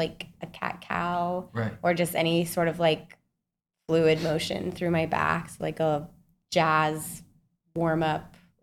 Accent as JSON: {"language": "English", "town": "Salt Lake City", "region": "Utah", "country": "United States", "tie": "born or raised there", "also_born_or_lived": "Kansas", "said": "I was born in Kansas and then moved to Utah as a baby."}